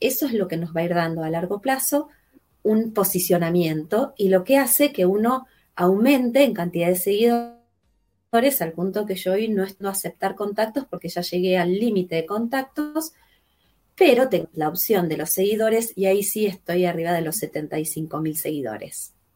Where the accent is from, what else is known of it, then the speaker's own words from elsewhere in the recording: Argentina; yo soy de Argentina, vivo en Miramar, en la costa de Argentina.